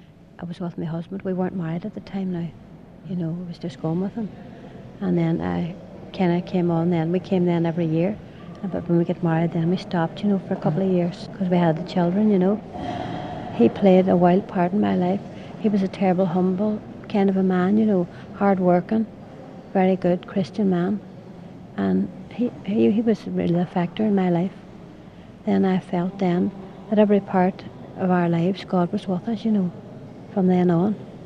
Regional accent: Derry, Northern Ireland, United Kingdom; I brought my family up during all the troubles, you know, in Chantala. I'm from Derry. I had 12 children then

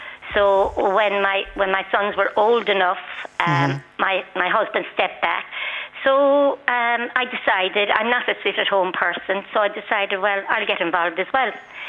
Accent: Limerick, Munster, Ireland; I come from Limerick.

